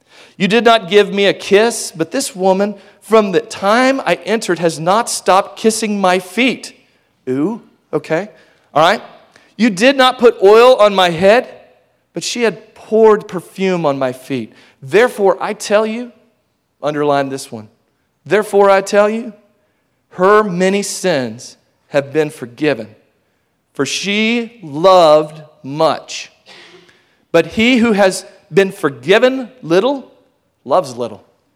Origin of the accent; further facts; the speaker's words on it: Hutto, Texas, United States; because I'm from Hutto, and Hutto is a small town.